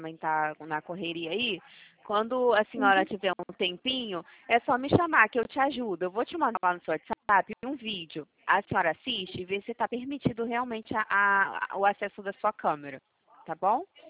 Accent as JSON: {"language": "Portuguese", "region": "Rio de Janeiro", "country": "Brazil", "said": "eu sou do Rio de Janeiro"}